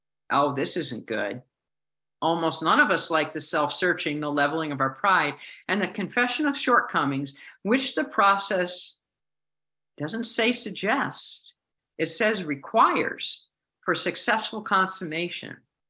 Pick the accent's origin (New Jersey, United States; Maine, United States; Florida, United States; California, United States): Maine, United States; You see, I'm from the Northeast. I'm from Maine.